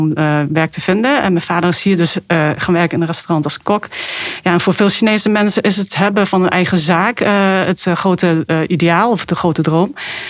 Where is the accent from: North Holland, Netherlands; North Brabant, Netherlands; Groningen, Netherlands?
North Brabant, Netherlands; Helmond; also born or lived in Zhejiang, China; Dus mijn jeugdjaar heb ik doorgebracht in Helmond.